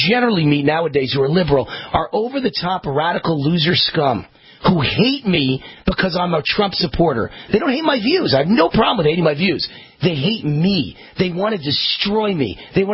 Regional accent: New York, United States; also born or lived in Malibu; Because I'm Jewish. And I'm from New York. And I lived in Malibu. And I'm in the Hollywood film business.

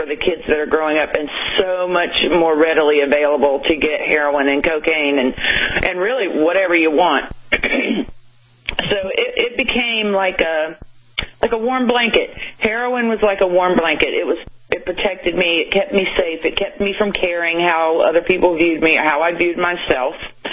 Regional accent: Wilmington, North Carolina, United States; now in New York City, United States; Well, I grew up in North Carolina, a small town. Back in the 80s, it was a small town, Wilmington, North Carolina.

